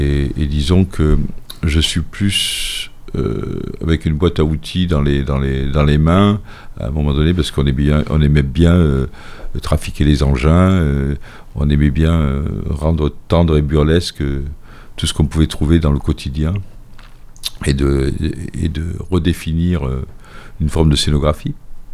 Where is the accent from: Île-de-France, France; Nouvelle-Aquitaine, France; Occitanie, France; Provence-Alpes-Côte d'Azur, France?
Nouvelle-Aquitaine, France; moi je viens de la Dordogne, donc il y a beaucoup de grottes.